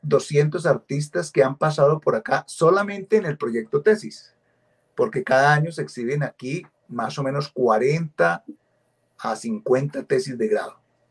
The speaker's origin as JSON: {"language": "Spanish", "country": "Colombia", "said": "como colombianos también"}